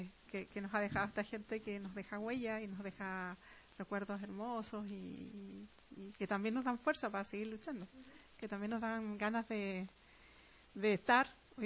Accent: Chile; a pesar de que soy chilena y en Chile

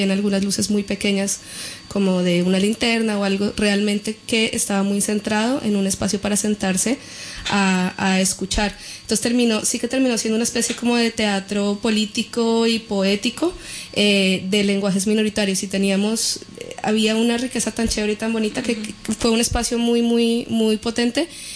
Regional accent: Colombia; Yo soy colombiana

